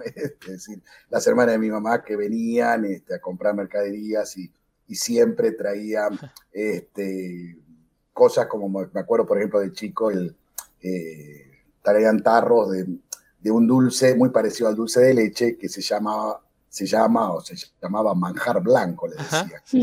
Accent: Santa Cruz de la Sierra, Santa Cruz, Bolivia; born there; Particularmente a la ciudad de donde yo nací, que fue Santa Cruz de la Sierra.

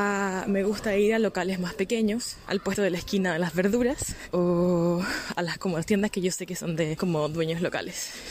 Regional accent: Chile; now in London, United Kingdom; Soy chilena y estoy viviendo en Londres.

